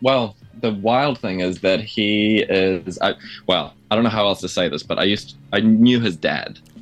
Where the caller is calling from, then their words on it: Lyttelton, Canterbury, New Zealand; I am joining indeed from New Zealand. I'm joining you from Lyttelton.